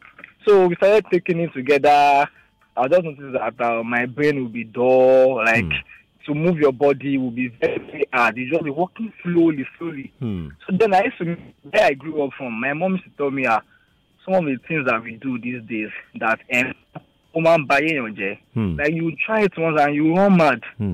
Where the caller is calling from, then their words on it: Magodo, Lagos, Nigeria; I'm calling from Magodo.